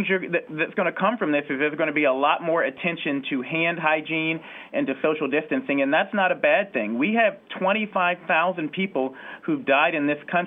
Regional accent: the South, United States; Unfortunately, I grew up in the South, and you know, you give everyone a kiss on the cheek and you hug

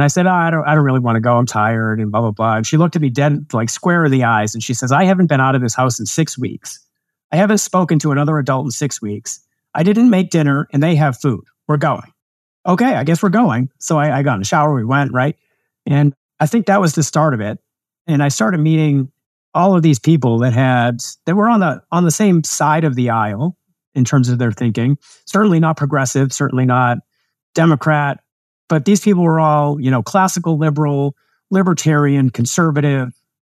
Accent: Massachusetts, United States; I grew up in Massachusetts, a town near where you grew up.

